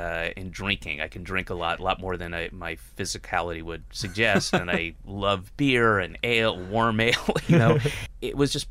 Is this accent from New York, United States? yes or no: yes; New York, United States; also born or lived in Atlanta; I was born in Atlanta in the South, and but moved away when I was like five. So then I came from New York, and I was an alien to so many people